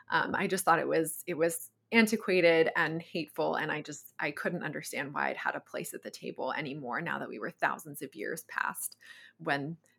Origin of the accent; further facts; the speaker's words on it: East Coast, United States; So I grew up in the East Coast of the U.S.